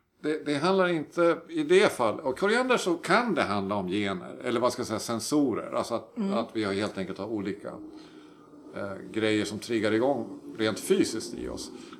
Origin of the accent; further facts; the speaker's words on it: Sweden; eftersom vi är svenskar och vi är vana vid det här